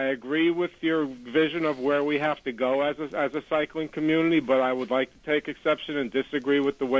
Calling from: New Jersey, United States; from Union County, New Jersey.

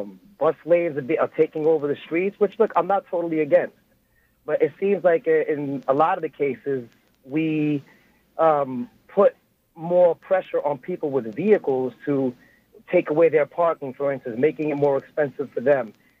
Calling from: Brooklyn, New York, United States; I'm calling from Brooklyn, New York, actually.

